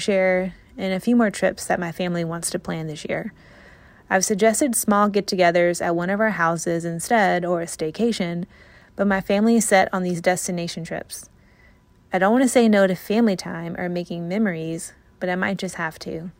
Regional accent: North Carolina, United States; from North Carolina.

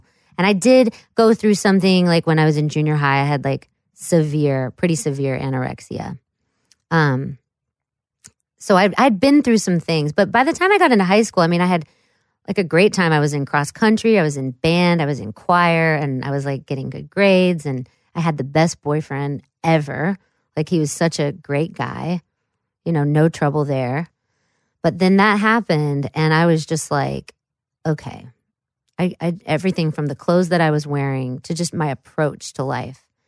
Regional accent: Lawrence, Kansas, United States; I grew up in Lawrence.

